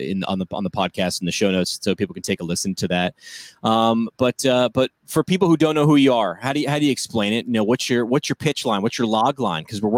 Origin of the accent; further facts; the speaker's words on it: New York, United States; I'm staying here in my home state of New York.